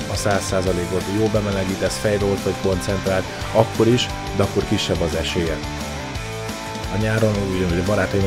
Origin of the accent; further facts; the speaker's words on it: Szeged, Csongrád-Csanád, Hungary; also born or lived in Székesfehérvár; Fehérvárból kevés maradt meg, hiszen egy éves koromban kerültünk le Szegedre, ugye apukám vállalatott kosárlabdázó volt, úgyhogy ő, akkor én születtem Fehérváron